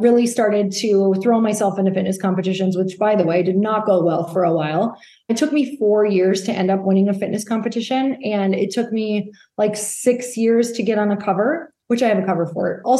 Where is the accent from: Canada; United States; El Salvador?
United States; Midwest; You guys, I'm from the Midwest. I really didn't travel. I didn't even know what East Coast people were like.